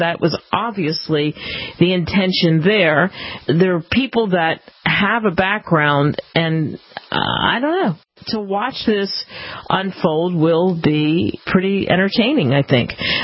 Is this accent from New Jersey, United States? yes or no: yes; New Jersey, United States; also born or lived in New York; I grew up partially in New York and then in Philadelphia, in South Jersey specifically. So right smack over the bridge, not very far from the bridge that connects Philly and South Jersey.